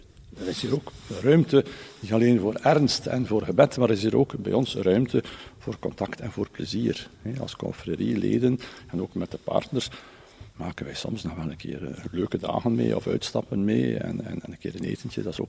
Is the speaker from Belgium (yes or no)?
yes; Bruges, Flanders, Belgium; Wij zijn nog opgegroeid in het Franse profonde, met het, waar de kerk en centraal en het geloof centraal stonden. Wij hebben dat een beetje behouden. En als Bruggelingen, veel Bruggelingen kiezen altijd ergens voor in hun geloof.